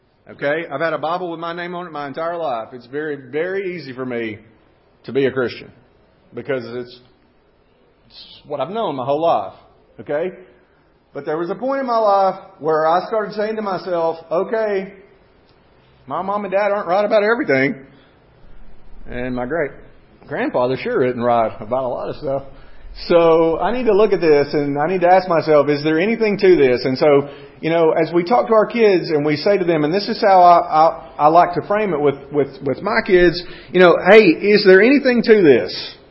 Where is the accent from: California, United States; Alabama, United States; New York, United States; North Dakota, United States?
Alabama, United States; Winfield; I'm from Winfield, Alabama, and by God's grace, I was born there.